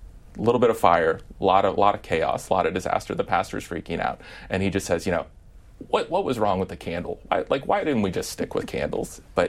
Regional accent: Midwest, United States

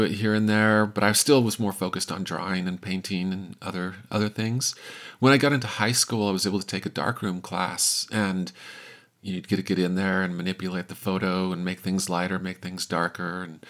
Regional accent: Salt Lake City, Utah, United States; I'm from Salt Lake City, Utah, and this will be my 30th year climbing.

